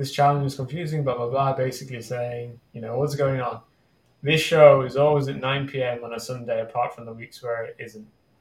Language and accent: English; United Kingdom; One showing just that I'm British, and the other showing that I'm severely irony poisoned.